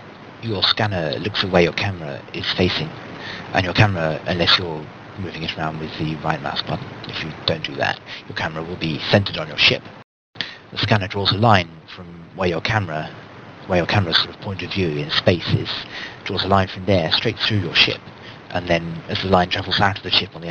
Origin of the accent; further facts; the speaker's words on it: United Kingdom; I use miles myself, being British